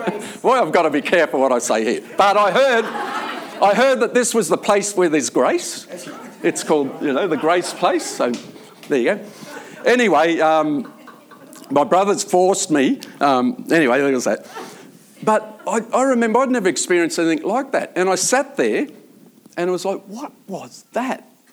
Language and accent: English; Ireland; Well, I am Irish, by the way.